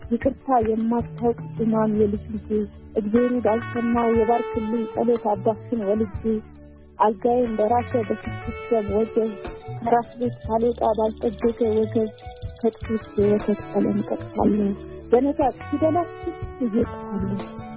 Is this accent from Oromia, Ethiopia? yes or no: no; Debre Markos, Amhara, Ethiopia; እድገቴም ውልደቴም ጎጃም ደብረ ማርቆስ ከተማ ውስጥ ነው ተወልጄ የሚያደግኩት። ከ12ኛ ክፍል የተማርኩት እዛው ነው።